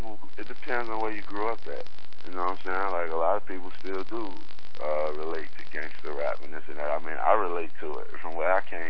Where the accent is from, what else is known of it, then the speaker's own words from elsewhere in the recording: Chicago, Illinois, United States; And when I say the goal, I'm speaking of Chicago. I'm from the South Side, 87, you know what I'm saying?